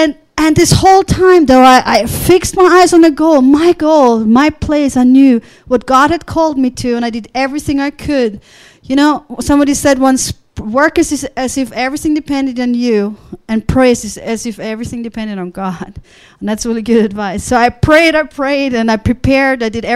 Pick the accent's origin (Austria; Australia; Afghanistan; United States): Austria; I'm from Austria, and Austria is nominally Catholic.